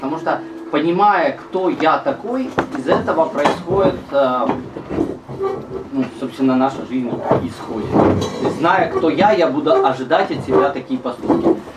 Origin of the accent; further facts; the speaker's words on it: Ukraine; Russian is a second language; я украинец, но это мое гражданство, я христианин, это мое вероисповедание